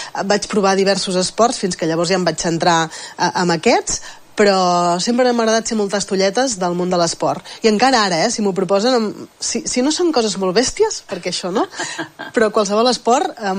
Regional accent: Manresa, Catalonia, Spain; born there; vaig néixer a Manresa a l'hospital, a la clínica Sant Josep.

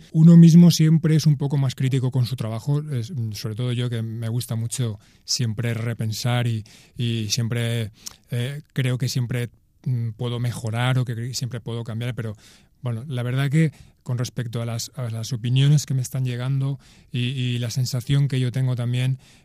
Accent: Ibi, Valencian Community, Spain; me quedé con ganas de presentarlo aquí en mi pueblo. Estuve tocando por otros sitios, sobre todo allí en Madrid, pero no pude, finalmente no se alinearon los astros para poder presentarlo aquí en Ibi.

